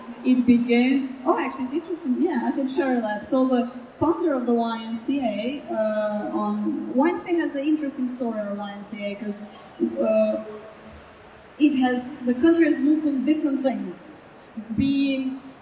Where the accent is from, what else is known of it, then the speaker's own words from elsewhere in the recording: Kosovo; I was born in Yugoslavia, and I lived from 1999 to 2008, I live under United Nations, so our country, we all hold UN passports. And then in 2008, the country declared independent, and now I'm in Kosovo.